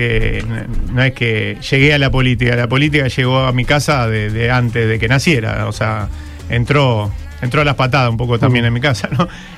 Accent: Río Ceballos, Córdoba, Argentina; born there; also born or lived in Rosario / Buenos Aires / Brazil / France; yo nací en Río Ceballos. Soy cordobés. Al mes nací en Río Ceballos. Y a partir de eso, bueno, después volvimos a Rosario, vivimos en Buenos Aires, hasta que mi hija pudo salir conmigo del país. Y viví un año en Brasil, exiliado

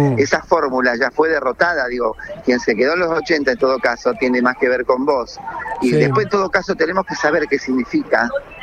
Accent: Marcos Juárez, Córdoba, Argentina; Yo soy cordobés de nacimiento, soy de Marco Juárez.

